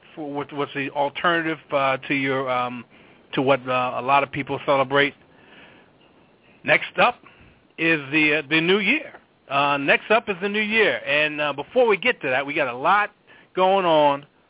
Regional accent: New Jersey, United States; He's a fellow Jersey guy, but he's from the North. I'm from the South.

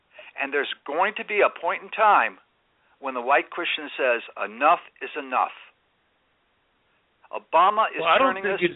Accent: California, United States; I'm from California.

